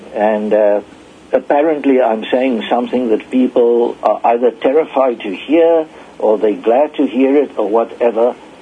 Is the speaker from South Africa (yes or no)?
yes; South Africa; I grew up in South Africa and I've lived some of the stuff that the left in your country is playing with.